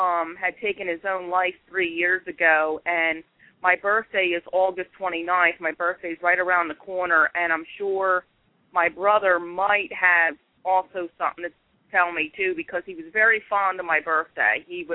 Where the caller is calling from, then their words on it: Pennsylvania, United States; I'm calling from Pennsylvania.